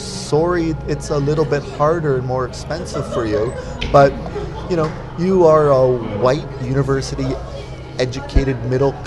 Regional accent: Canada; well, not one of us because I'm Canadian

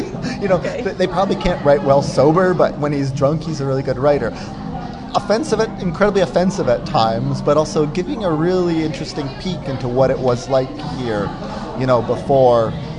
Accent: Windsor, Ontario, Canada; Well, my hometown, Windsor, is a lot of people work in the States, work in Detroit in the auto industry.

